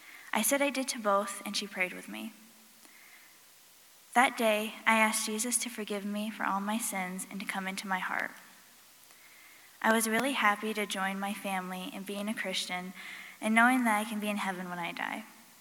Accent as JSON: {"language": "English", "town": "Amsterdam", "region": "New York", "country": "United States", "tie": "born or raised there", "said": "I was born and raised in Amsterdam, New York, and I was brought up in a Christian home"}